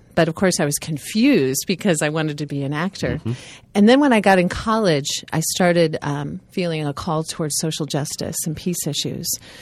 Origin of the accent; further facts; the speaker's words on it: Overland Park, Kansas, United States; And my hometown of Overland Park, Kansas, was just then starting a L'Arche community.